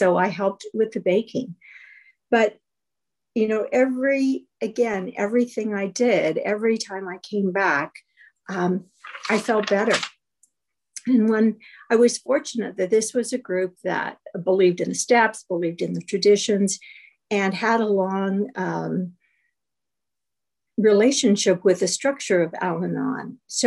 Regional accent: Sedona, Arizona, United States; from Sedona. Glad to be here tonight.

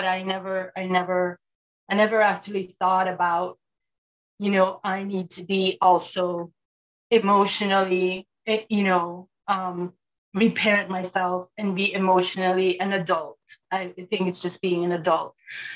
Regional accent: Belize; I'm from Belize.

